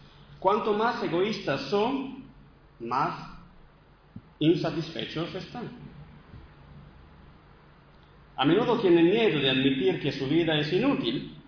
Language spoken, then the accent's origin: Spanish; Italy; accent: Italian; Spanish is a second language; Se escuchará mi acento italiano, pero eso es.